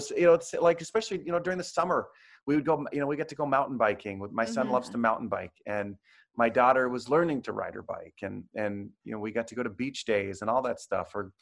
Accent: New York, United States; So she's from Arkansas originally. I'm from New York. I'm used to the snow.

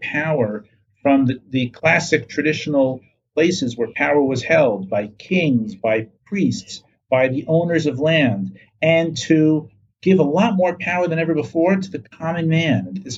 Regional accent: New York, United States; moved away as an adult; now in Israel; Oh, I'm from the Riverdale section of the Bronx, just north of Manhattan.

